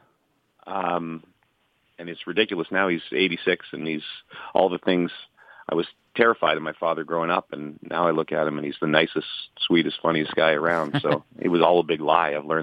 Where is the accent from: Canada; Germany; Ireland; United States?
Canada; Ottawa, Ontario; also born or lived in British Columbia; now in Toronto, Canada; I grew up mostly in Ottawa and BC